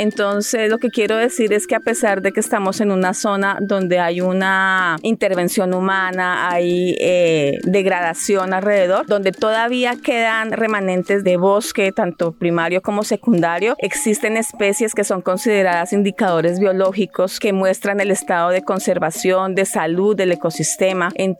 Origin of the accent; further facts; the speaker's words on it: Colombia; now in Ecuador; yo soy de origen colombiano y ya llevo 24 años viviendo aquí en la Amazonía ecuatoriana.